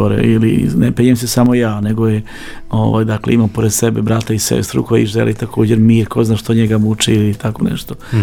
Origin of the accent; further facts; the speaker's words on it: Subotica, Vojvodina, Serbia; imamo mi Bunarić gore kod nas u Subotici